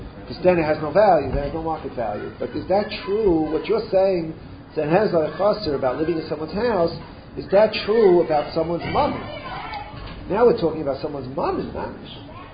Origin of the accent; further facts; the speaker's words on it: Vineland, New Jersey, United States; I grew up in Vineland, in the farms.